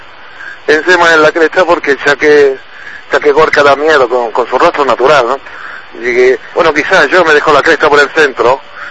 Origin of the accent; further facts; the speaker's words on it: La Pampa, Argentina; yo me crié en La Pampa y corriendo en la pradera no tenía problema, me levantaba, me caía, ¿no?